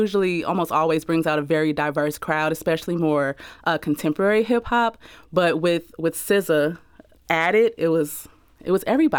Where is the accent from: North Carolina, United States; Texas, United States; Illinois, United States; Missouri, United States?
Missouri, United States; St. Louis; like, we're from North St. Louis, so we especially got super-duper hype.